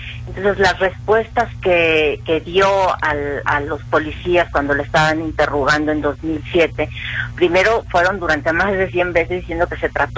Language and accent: Spanish; Guadalajara, Jalisco, Mexico; Solo los quienes somos tapatíos, sino también quienes somos mexicanos.